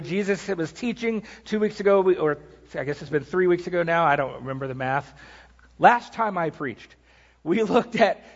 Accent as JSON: {"language": "English", "town": "Columbia", "region": "South Carolina", "country": "United States", "tie": "born or raised there", "said": "I grew up in South Carolina, in Columbia"}